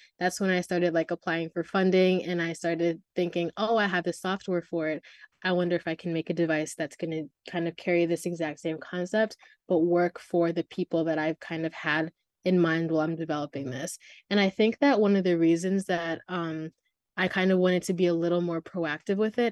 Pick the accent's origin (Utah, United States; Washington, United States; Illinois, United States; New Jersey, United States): Illinois, United States; Byron; So I'm from Byron, Illinois, which is a really, really small town, kind of like west, northwest of Illinois.